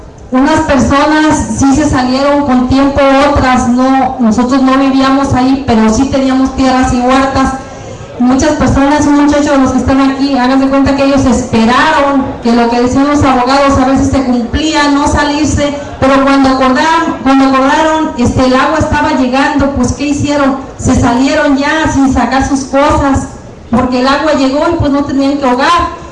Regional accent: Nayarit, Mexico; vengo de Nayarit, afectados de la presa hidroeléctrica El Cajón.

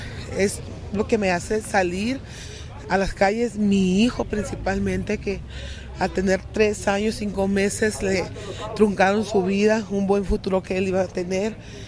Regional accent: Hermosillo, Sonora, Mexico; vengo de Hermosillo, Sonora

